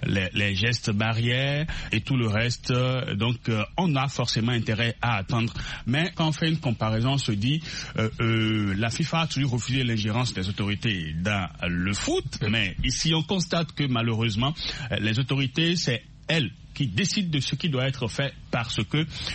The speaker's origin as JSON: {"language": "French", "country": "Benin", "said": "Les autorités détiennent le cordon de la bourse chez nous au Bénin et elles ont donc la décision."}